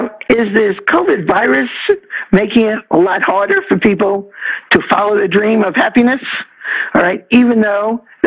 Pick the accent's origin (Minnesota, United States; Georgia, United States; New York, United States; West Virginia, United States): New York, United States; accent: New York; I said priestess. It's my New York accent.